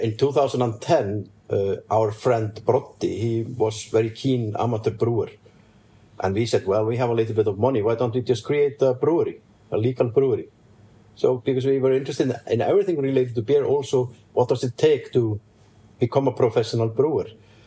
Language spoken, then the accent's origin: English; Hafnarfjörður, Capital Region, Iceland; English is a second language; But it was a very hot summer day downtown, my hometown, Hafnarfjörður.